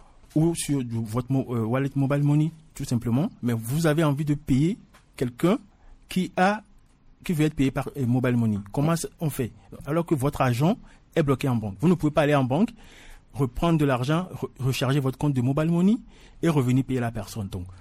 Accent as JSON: {"language": "French", "country": "Togo", "said": "nous avons observé chez nous au Togo"}